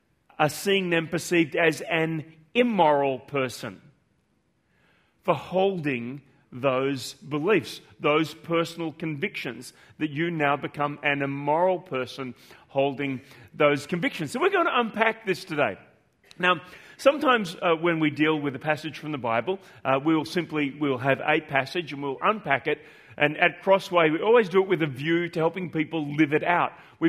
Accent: Australia; that's a fairly sobering reality as an Australian

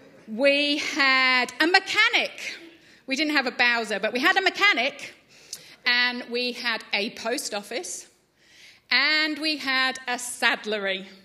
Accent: Layer de la Haye, East of England, United Kingdom; I grew up in this beautiful, quintessential English village with a very French name, because it was from the Norman Conquest back in 1066, called Laya de la Haye.

